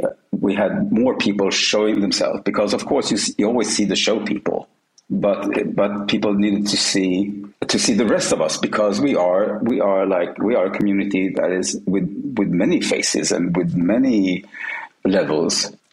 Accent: Sweden; You know, growing up in Sweden, and I think the same for the rest of Europe, you didn't have all these channels that we have today. In Sweden, we had two channels

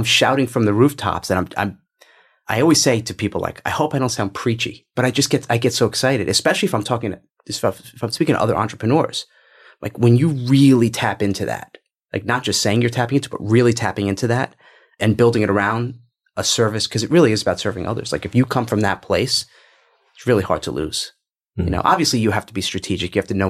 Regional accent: New York, United States; Maybe because I'm from New York, I'm a little scrappy.

